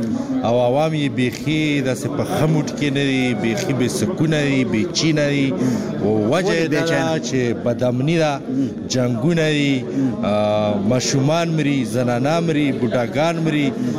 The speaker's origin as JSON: {"language": "Pashto", "town": "Bara", "region": "Khyber Pakhtunkhwa", "country": "Pakistan", "said": "موږ خو بیسیکلی د باړې یو."}